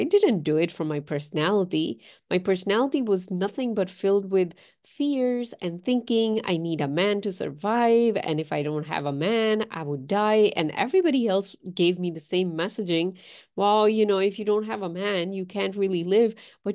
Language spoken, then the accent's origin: English; Pakistan; And I am from Pakistan.